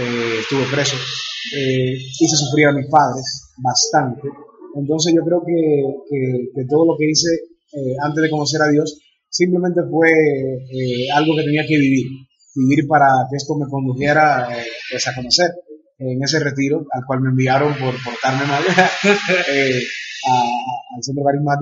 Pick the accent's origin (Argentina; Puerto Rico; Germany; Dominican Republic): Dominican Republic; born there; nací en la República Dominicana. Somos una familia de 5 hermanos, muy bendecidos.